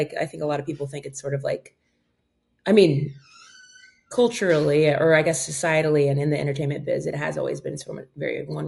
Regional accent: Dayton, Ohio, United States; filmed it in Dayton, my hometown, at the Victoria Theater.

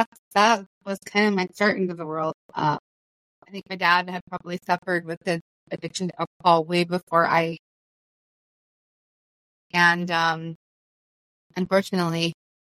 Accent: Idaho Falls, Idaho, United States; But yeah, I grew up here in Idaho Falls.

